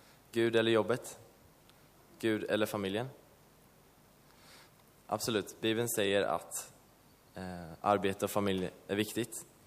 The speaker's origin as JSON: {"language": "Swedish", "country": "Sweden", "said": "Och han undrade såklart vad jag som svensk skulle göra där i 3 månader."}